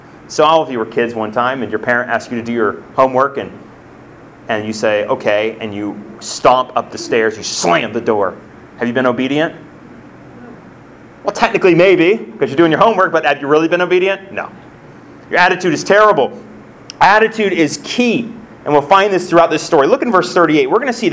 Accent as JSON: {"language": "English", "region": "South Carolina", "country": "United States", "tie": "born or raised there", "said": "I'm a Southerner. I grew up in South Carolina. I am a Southerner at heart. It's just who I am."}